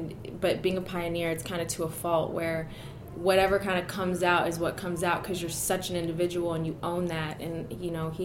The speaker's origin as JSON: {"language": "English", "country": "United States", "said": "because, you know, I'm American"}